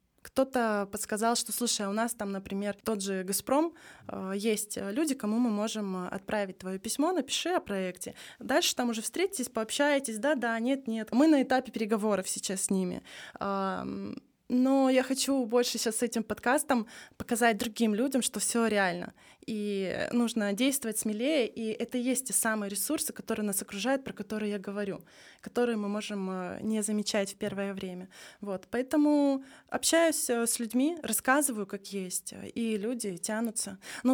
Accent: Kazakhstan; moved away as an adult; now in Russia; я вообще сама родом с Казахстана. И в 24 года как раз я переехала в Россию

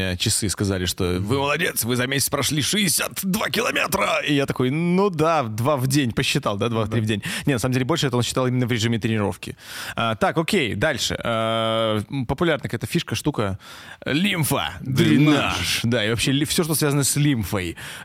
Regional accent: Mogilev Region, Belarus; Мы из Могилевской области. У нас одинаковое было детство.

